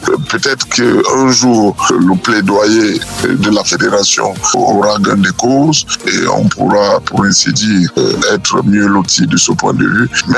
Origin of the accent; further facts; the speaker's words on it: Cameroon; qui n'est pas encore vulgarisée chez nous au Cameroun